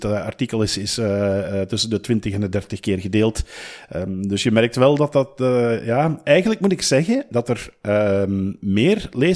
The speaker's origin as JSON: {"language": "Dutch", "country": "Belgium", "said": "Ja, en wij hebben dan als Belgen, we hadden er maar 1 aan de start"}